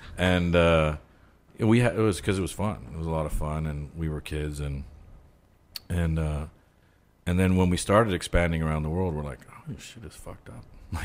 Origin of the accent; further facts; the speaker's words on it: Ottawa, Ontario, Canada; north of where I grew up in Ottawa, there's like a million lakes.